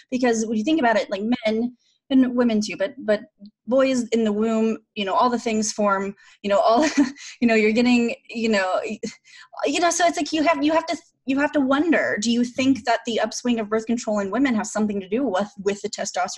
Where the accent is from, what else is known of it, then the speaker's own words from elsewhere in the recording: Oklahoma, United States; And I grew up in Oklahoma. So, you know, I'm part of the Cherokee and Choctaw tribe and learned a lot about, you know, my history